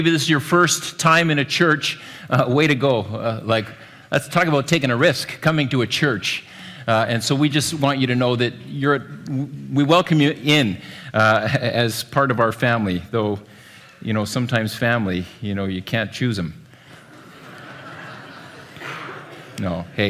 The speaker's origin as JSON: {"language": "English", "region": "Ontario", "country": "Canada", "tie": "born or raised there", "said": "I grew up in Ontario in the 80s."}